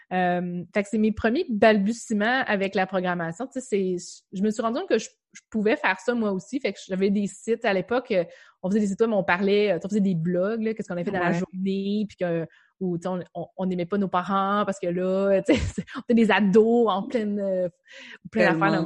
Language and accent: French; Rimouski, Quebec, Canada; moi, je suis native de Rimouski, fait que j'ai fait mon cours à Matane, je suis revenue à Rimouski.